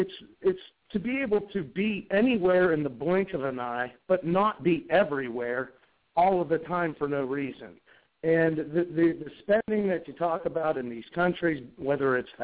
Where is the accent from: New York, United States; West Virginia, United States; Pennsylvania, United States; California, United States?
West Virginia, United States; I'm from West Virginia originally.